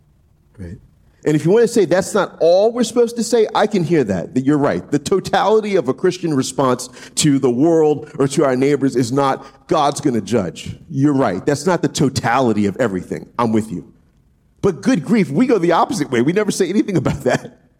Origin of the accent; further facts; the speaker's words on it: New Orleans, Louisiana, United States; I grew up in New Orleans. Trust me, we saw our fair share of street preachers because we're known as one of the cities that kind of flaunts its sin.